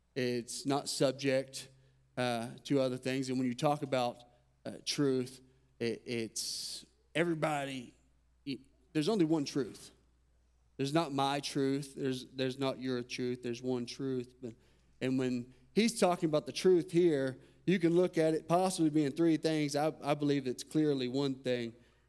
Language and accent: English; Texas, United States; I've experienced this when I was coming up from Texas.